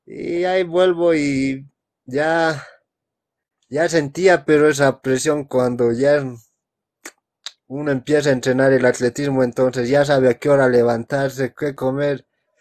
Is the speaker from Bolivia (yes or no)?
yes; La Paz, Bolivia; estaba haciendo el trámite en mi país, en La Paz